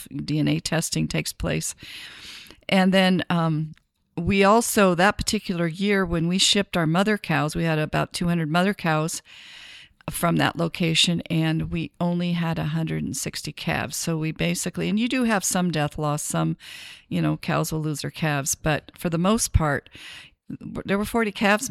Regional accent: California, United States; Actually, I grew up in the San Joaquin Valley. I went to high school on the Central Coast

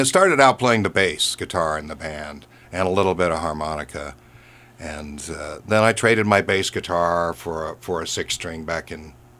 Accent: Berkeley, California, United States; I grew up in Berkeley, and we spent a lot of time over in San Francisco

